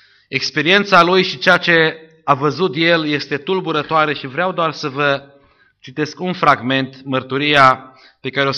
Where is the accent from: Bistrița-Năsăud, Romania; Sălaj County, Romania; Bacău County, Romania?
Sălaj County, Romania; born there; nu departe de zona în care m-am născut eu, de lângă Șimleu Silvaniei